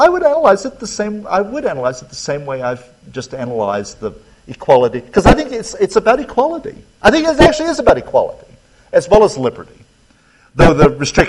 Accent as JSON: {"language": "English", "region": "the South", "country": "United States", "tie": "born or raised there", "said": "When I was growing up in the South, the difference between Protestant and Catholic was quite hysterical."}